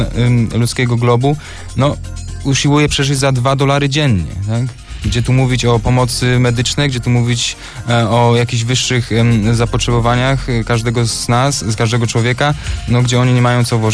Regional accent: Leszno, Greater Poland Voivodeship, Poland; Oczywiście, z krwi i kości.

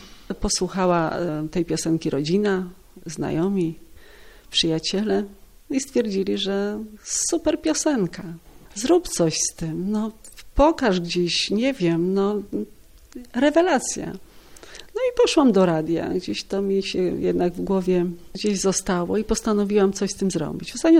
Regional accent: Silesian Voivodeship, Poland; zawsze podkreślam, że jestem Ślązaczką, jestem dumna, że jestem Ślązaczką.

